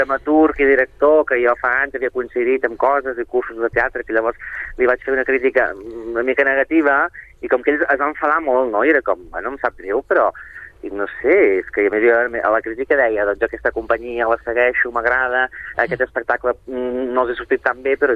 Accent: Sabadell, Catalonia, Spain; jo com que sóc de Sabadell i he fet teatre a la Faràndula

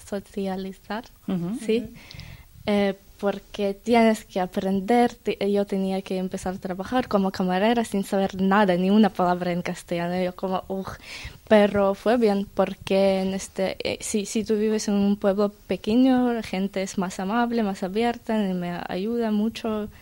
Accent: Ukraine; Spanish is a second language; moved away as an adult; Cuando empezó, salí de Ucrania como 3 días, estaba 3 días en camino hasta la frontera. Vivía en Polonia un tiempo corto, como 2 meses

